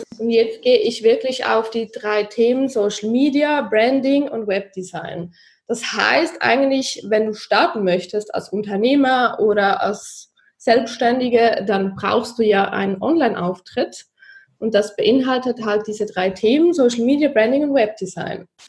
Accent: Zurich, Switzerland; ich bin 30 Jahre alt und ich komme aus Zürich, aus der Schweiz, vielleicht hört ihr das an meinem Dialekt ganz wenig

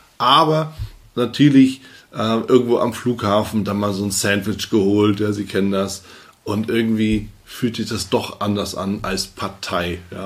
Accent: Hamburg, Germany; ganz frisch aus Hamburg, aus Deutschland.

